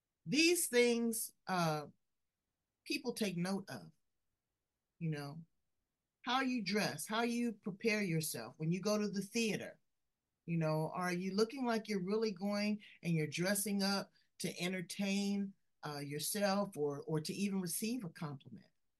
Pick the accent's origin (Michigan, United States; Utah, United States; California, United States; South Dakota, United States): California, United States; And I'm from California. I'm friendly. Hey, how you doing?